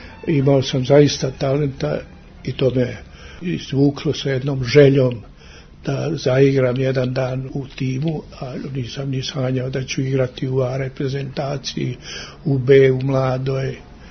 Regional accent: Valjevo, Kolubara District, Serbia; born there; nigde nema da sam rođen u Valjevu.

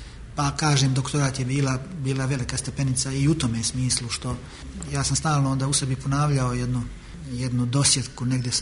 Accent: Cetinje, Montenegro; najteže biti profesionalni historičar kod nas u Crnoj Gori oko Cetinja

